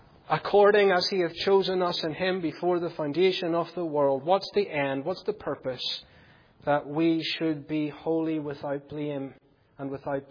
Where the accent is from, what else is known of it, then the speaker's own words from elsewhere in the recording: United Kingdom; You know I'm British.